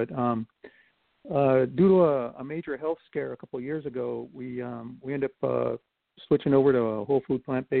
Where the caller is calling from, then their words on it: Las Vegas, Nevada, United States; From Las Vegas.